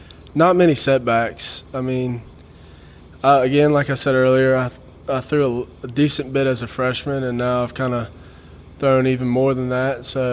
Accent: Louisiana, United States; I'm from Louisiana, so I've kind of had a little connection with him.

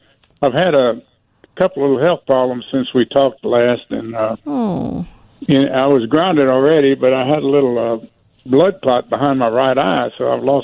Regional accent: Orange, Texas, United States; down where I grew up in Orange, Texas, we had a nightclub right across the river in Louisiana

